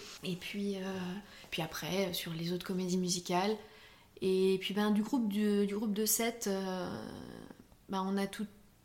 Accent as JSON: {"language": "French", "region": "eastern France", "country": "France", "said": "Moi, je suis de l'Est de la France."}